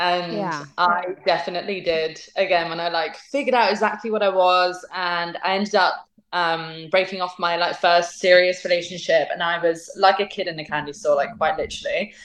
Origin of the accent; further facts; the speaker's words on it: Windsor, South East England, United Kingdom; So I grew up in Windsor. I don't know if you know it, but it's outside of London.